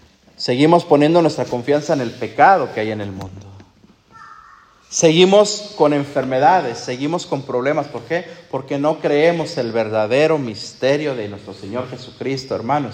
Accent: Texas, United States; now in New York, United States; no solamente aquí en Nueva York, no solamente en Texas, de donde vengo yo

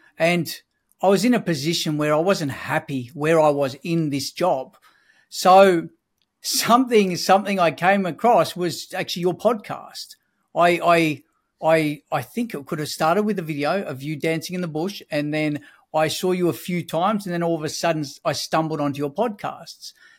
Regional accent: Czechia; So for me, I grew up over in Europe, in the Czech Republic, and typical European parents, they used to, what we call as abuse.

